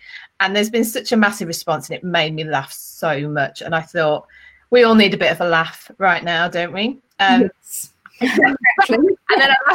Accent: West Midlands, United Kingdom; so I'm in the Midlands, so I grew up in the Black Country

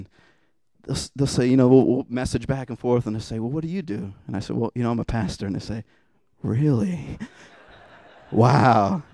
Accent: Youngstown, Ohio, United States; Where I grew up in Youngstown, Ohio, there's some real, we would call them ghetto pools, where it's just like a slab of cement and water, and it's nasty.

